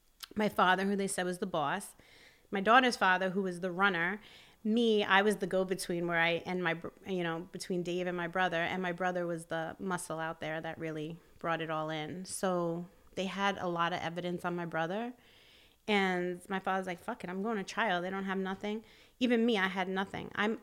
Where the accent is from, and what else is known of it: New York, United States